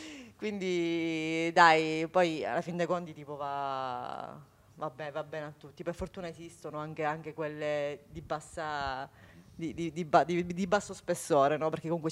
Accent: Sicily, Italy; io sono siciliana

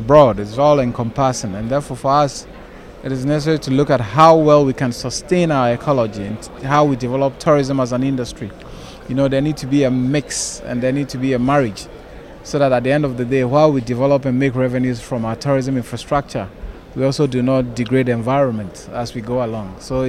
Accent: Ghana; And for me, as a Ghanaian and as an African, there's a lot to learn from some of these interactions.

